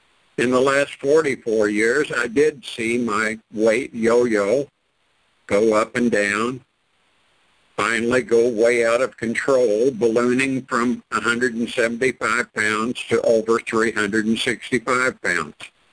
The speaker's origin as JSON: {"language": "English", "town": "Burnville", "region": "Indiana", "country": "United States", "tie": "born or raised there", "lives_now": "Missouri, United States", "said": "I was born in Burnville, Indiana, population 75. It was a one-street town with two alleys and dogs all around."}